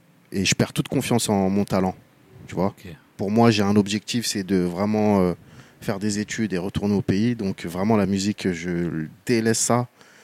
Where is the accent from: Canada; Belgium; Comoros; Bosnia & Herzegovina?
Comoros; moved away; also born or lived in France; Je viens des Comores. Enfin, je suis né en France. Ensuite, je suis reparti aux Comores pour...